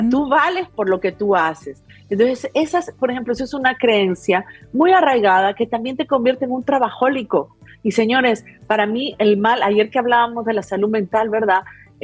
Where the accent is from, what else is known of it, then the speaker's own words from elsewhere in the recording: Peru; Ustedes saben que en Perú, de donde soy, se creen mucho los extraterrestres